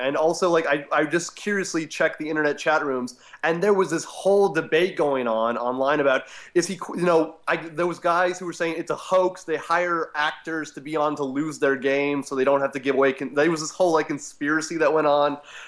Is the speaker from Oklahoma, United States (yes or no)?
no; Littleton, Colorado, United States; I grew up in Littleton, Colorado. It's sort of the most infamous town in Colorado these days.